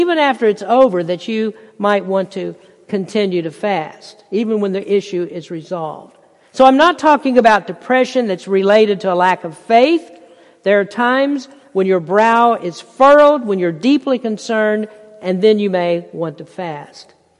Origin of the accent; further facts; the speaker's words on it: Bible Belt, United States; I grew up in the Baptist church in the Bible Belt. I didn't know too many Catholics, and I never thought to look into this or check into the practice.